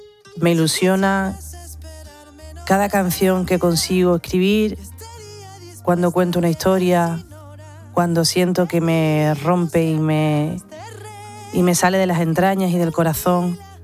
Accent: Málaga, Andalusia, Spain; A mi tierra, Málaga, sin duda.

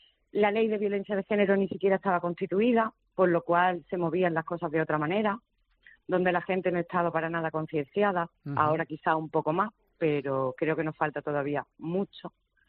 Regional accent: Dos Hermanas, Andalusia, Spain; now in Málaga, Spain; 22 años que hace que no soy malagueña, por cierto, aunque me siento, uh-huh. soy de Dos bueno. Hermanas, Sevilla.

